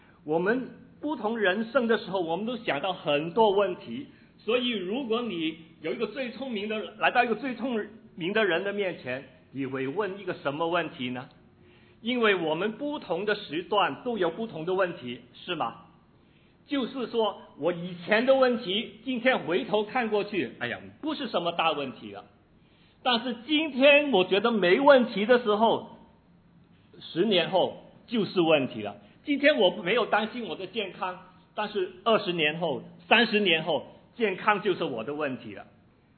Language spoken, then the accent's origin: Chinese; Hong Kong; now in Australia; 我从香港来，所以我就特别感觉45个香港这么厉害